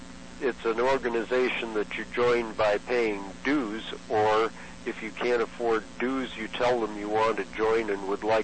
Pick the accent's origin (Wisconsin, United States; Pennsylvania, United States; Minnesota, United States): Wisconsin, United States; Eau Claire; all the peace demonstrations that occurred during that time in my hometown, which was Eau Claire, Wisconsin.